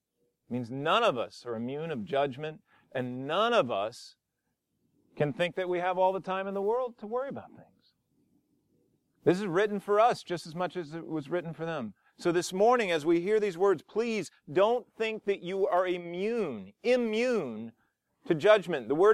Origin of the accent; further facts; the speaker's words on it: New Orleans, Louisiana, United States; where are you from? I said, New Orleans.